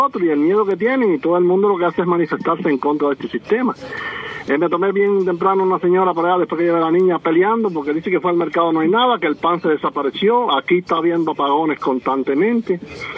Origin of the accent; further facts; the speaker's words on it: Cuba; born there; Nacimos en Cuba, somos cubanos y hay que luchar.